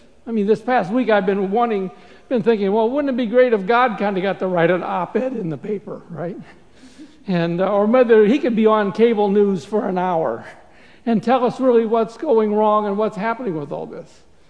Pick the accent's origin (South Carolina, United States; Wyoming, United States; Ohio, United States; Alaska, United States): Ohio, United States; good morning, everyone. I grew up in Ohio a long time ago.